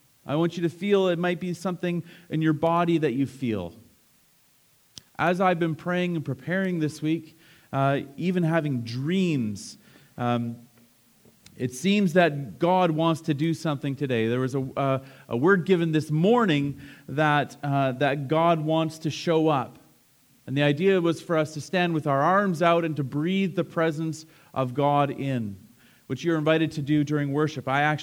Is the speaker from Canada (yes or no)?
yes; Canada; Sometimes we are so Canadian that we're so polite that we don't want to speak out loud.